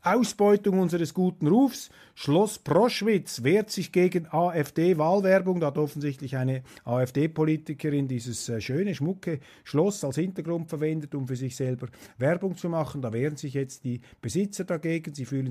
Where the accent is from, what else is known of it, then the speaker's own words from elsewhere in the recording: Switzerland; Und als Schweizer kann ich Ihnen sagen